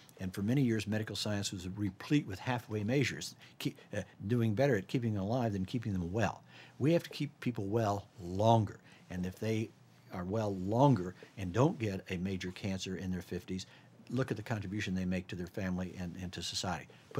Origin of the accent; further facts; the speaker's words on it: Indiana, United States; because I grew up in Ohio Valley and in Indiana